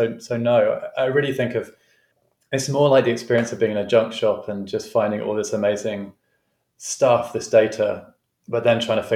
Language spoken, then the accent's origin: English; London, United Kingdom; moved away; the one thing that I kept coming back to was the fact I grew up in London. And whilst I've not lived there for years now, I still strongly identify as a Londoner.